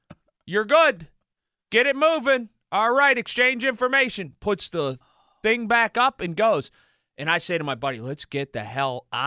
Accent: Sharpsburg, Pennsylvania, United States; I grew up in South Central Fox Chapel in Sharpsburg.

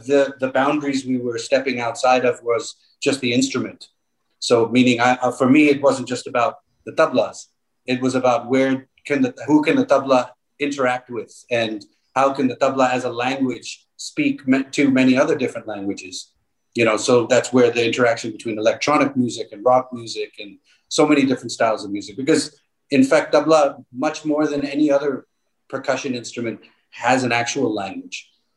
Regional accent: New York, United States; even though I grew up in New York and Long Island, my parents kept us on a steady diet of Lavani music and a lot of Marathi old films

